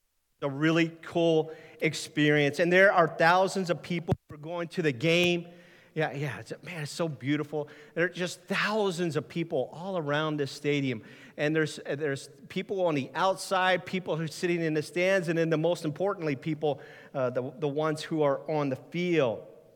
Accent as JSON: {"language": "English", "region": "Ohio", "country": "United States", "tie": "born or raised there", "moved": "yes", "lives_now": "Wisconsin, United States", "said": "I grew up in Ohio. I grew up a Browns fan."}